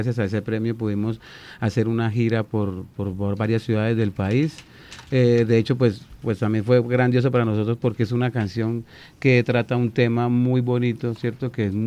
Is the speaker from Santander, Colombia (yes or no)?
yes; Santander, Colombia; Entonces eso es como lo que somos los santandereanos, ¿no?